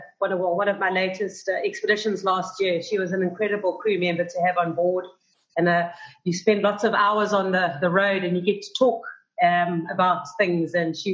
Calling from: Cape Town, Western Cape, South Africa; I'm sitting here in Cape Town, the mother city.

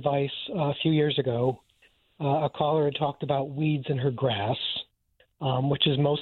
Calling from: Yardley, Pennsylvania, United States; I'm calling from Yardley, Pennsylvania.

